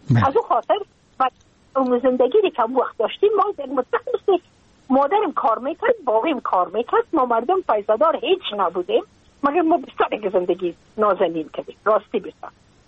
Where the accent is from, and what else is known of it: Afghanistan; moved away as an adult; now in United States